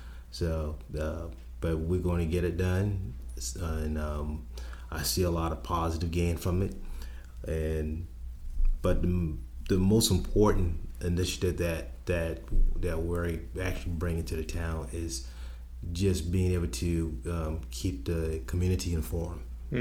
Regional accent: Charleston, South Carolina, United States; I'm born and raised in Charleston, I lived to Hugo. We didn't evacuate; we stayed.

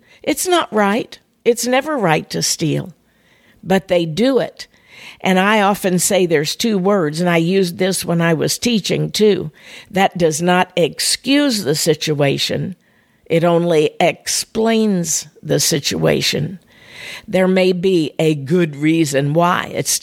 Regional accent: Clarksville, Missouri, United States; my hometown of Clarksville, Missouri, was known for being such a leave it to beaver town.

